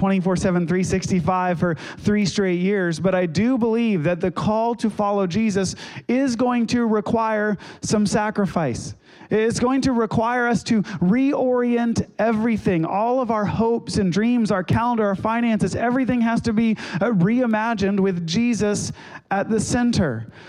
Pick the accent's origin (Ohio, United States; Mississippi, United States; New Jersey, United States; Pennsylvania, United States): Ohio, United States; I grew up in Ohio, and we lived in a small town, and they were a small town committed to being a small town.